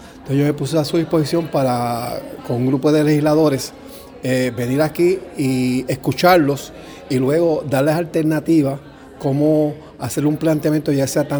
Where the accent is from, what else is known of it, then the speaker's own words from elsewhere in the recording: Bayamón, Puerto Rico; aunque somos de Bayamón, pero también creemos en que nos debemos al pueblo de Puerto Rico.